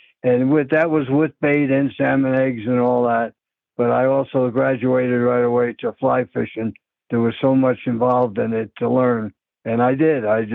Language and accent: English; Elizabeth, New Jersey, United States; I grew up in Elizabeth, New Jersey, and I could take a bus up to Springfield, New Jersey, and another bus over.